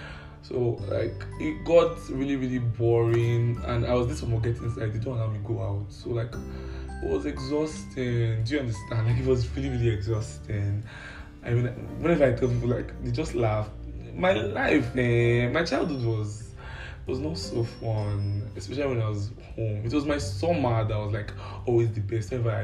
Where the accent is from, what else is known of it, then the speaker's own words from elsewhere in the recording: Ondo, Nigeria; it's the fact that I'm a Yoruba boy, you know? I'm from Ondo State, and I always got an A in Yoruba in secondary school.